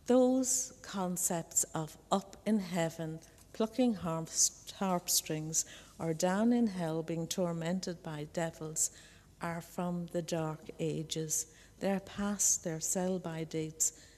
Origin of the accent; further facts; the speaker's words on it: Ireland; In my hometown, the whole town is a traffic jam on Graveyard Sunday because people who have long moved away return to visit the graveyards.